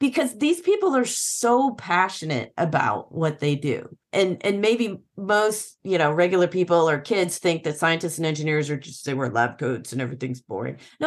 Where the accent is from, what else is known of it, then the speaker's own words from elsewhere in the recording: Illinois, United States; Since I grew up in Illinois, I'm really, really, really partial to the science museums in Chicago.